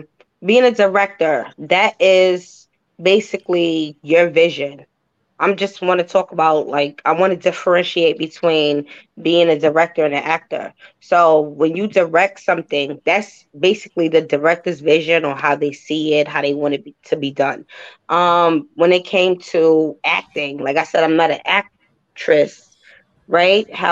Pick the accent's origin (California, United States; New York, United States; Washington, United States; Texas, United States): New York, United States; Crown Heights; I am originally from Crown Heights, so I did bring in my folks that I had from my neck of the woods as well